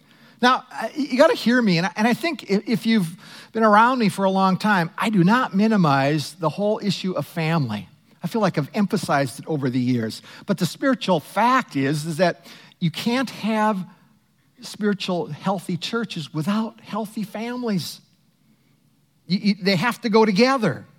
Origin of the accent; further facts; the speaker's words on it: Cokato, Minnesota, United States; When I was growing up in Cokato, Minnesota, I look back and with all the flaws that my parents had